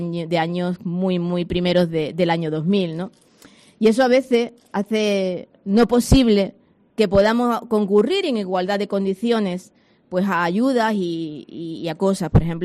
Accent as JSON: {"language": "Spanish", "town": "Jerez", "region": "Andalusia", "country": "Spain", "said": "yo lo soy de Jerez"}